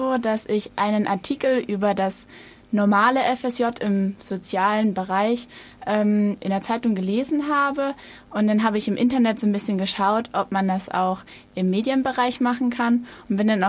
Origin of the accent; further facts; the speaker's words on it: Oettingen, Bavaria, Germany; Und ich bin aus Oettingen.